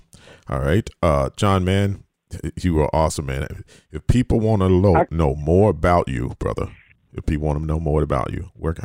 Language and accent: English; the South, United States; Because I come from the South